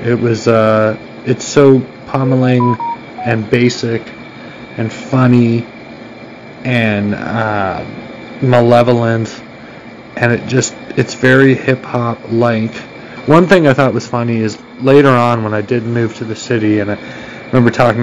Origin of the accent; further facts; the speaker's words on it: Toronto, Ontario, Canada; I'm a Canadian, I'm from Toronto. You know, an English first name and a Croatian last name.